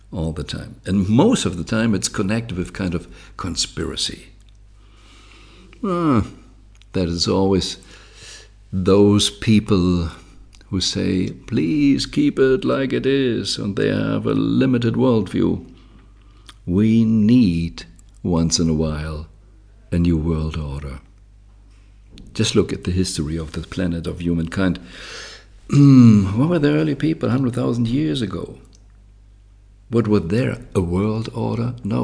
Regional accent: Germany; I grew up in Germany, as you know, and the first train we had was from Fürth to Nuremberg.

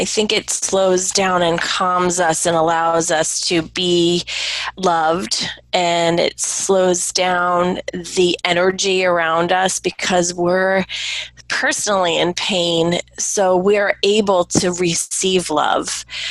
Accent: New York, United States; and it was right after 9/11, and I'm a New Yorker. It was very near and dear to my heart, all of that tragedy

